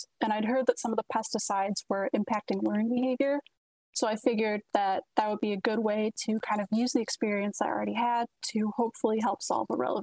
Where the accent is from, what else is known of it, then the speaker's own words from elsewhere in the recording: Michigan, United States; So I'm originally from Michigan. When I was a kid, I just really liked playing outside, spending a lot of time in nature